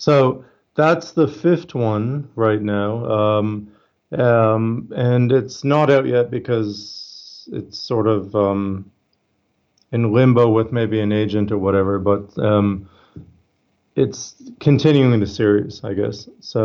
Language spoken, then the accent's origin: English; Canada; now in Australia; I'm Canadian. I live in Australia, but I'm Canadian.